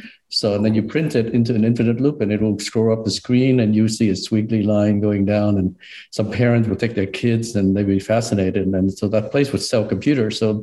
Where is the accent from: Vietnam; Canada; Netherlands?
Vietnam; I grew up in Vietnam.